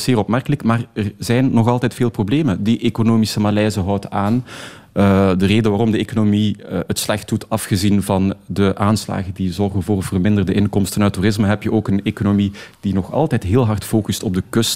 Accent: Tunisia; Dutch is a second language; En ik herinner me ook als kind in Tunesië, iedereen kende wel iemand die ooit is opgepakt en gemarteld is geweest.

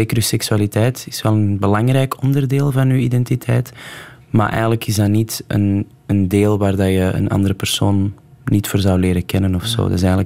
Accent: Antwerp, Flanders, Belgium; Ik ben op het Kiel opgegroeid. Dat is vlakbij een Beerschot.

